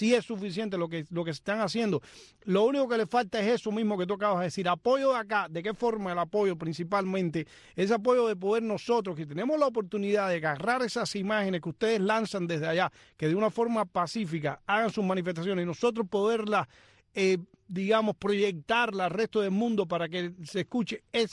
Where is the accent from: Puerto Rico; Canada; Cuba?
Cuba; nosotros como cubanos